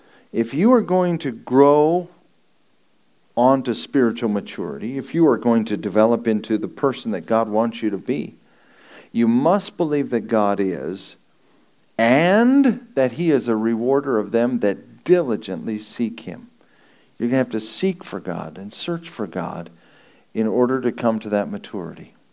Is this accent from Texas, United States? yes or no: no; California, United States; born there; I was born in California, and I have a great burden for California.